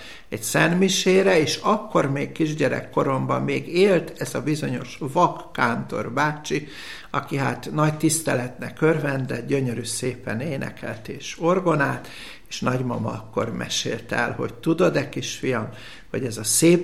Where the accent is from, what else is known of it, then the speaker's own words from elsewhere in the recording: Vécs, Heves, Hungary; born there; és egy mátra-aljai gyönyörű szép kis faluba születtem, Vécs nevű községben, nagyon egyszerű földművelő családból